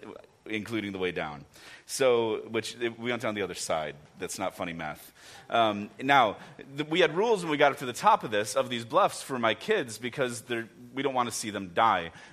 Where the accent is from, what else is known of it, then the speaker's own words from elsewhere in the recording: Chicago, Illinois, United States; I grew up in Chicago, and so did my wife Alyssa.